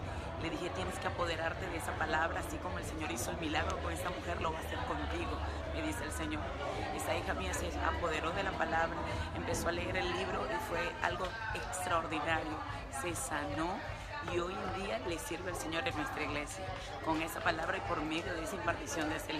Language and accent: Spanish; Venezuela; de Venezuela, Puerto de la Cruz.